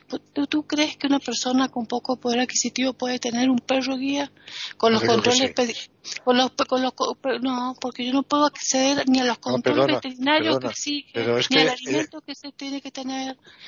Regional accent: Argentina; now in Spain; yo, de como argentina, como latinoamericana, como extranjera

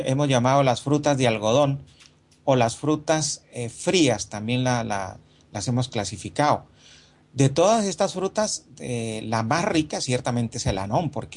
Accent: Colombia; Nosotros en Colombia tenemos dos tipos de zapote

